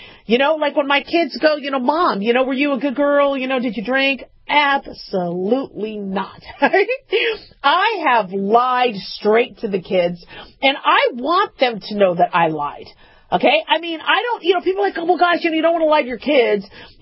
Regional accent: Arizona, United States; As a kid, I grew up in Arizona. So in Arizona, when it came to Santa Claus, we didn't have fireplaces in a lot of our homes in Arizona.

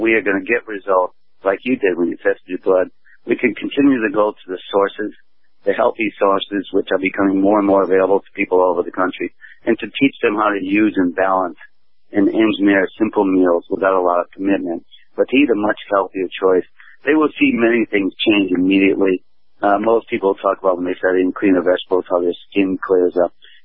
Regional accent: New England, United States; And I grew up in New England on a farm, and my French family in France, my uncle was a holistic doctor, who's now retired.

